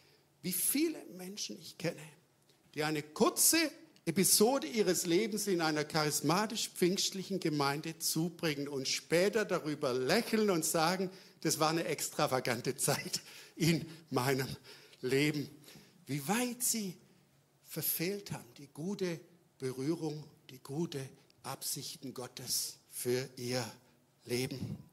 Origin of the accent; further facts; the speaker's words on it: Baden-Württemberg, Germany; Für uns als Schwabe ganz erstaunliche Dinge.